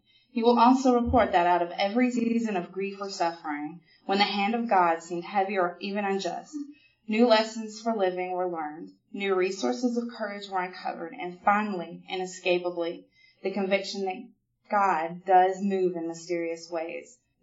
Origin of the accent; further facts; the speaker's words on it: Memphis, Tennessee, United States; I grew up in Fraser. If any of you have been to Memphis, so you know Fraser is not the nice area of town.